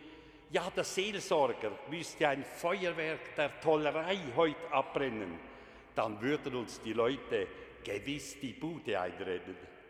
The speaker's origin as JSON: {"language": "German", "town": "Basel", "region": "Basel-Stadt", "country": "Switzerland", "said": "Nun bin ich als Diakon, das hat sich längst gezeigt, der Fasnacht als Basler im Allgemeinen nicht so ganz abgeneigt."}